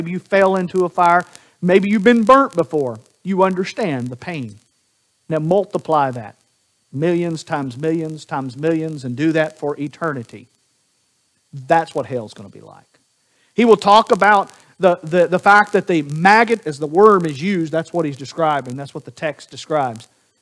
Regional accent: the Ozarks, United States; I grew up in the Ozarks. They call them, my wife will call them hills. We call them mountains.

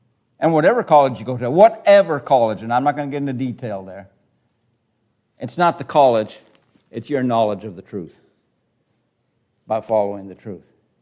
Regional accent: Chicago, Illinois, United States; Because remember, I'm from Chicago.

